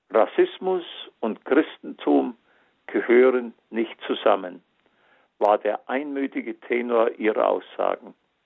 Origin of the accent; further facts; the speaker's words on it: Bavaria, Germany; Denn in der einen, dem Bistum Augsburg, bin ich aufgewachsen, habe meine heilige Erstkommunion und die Firmung empfangen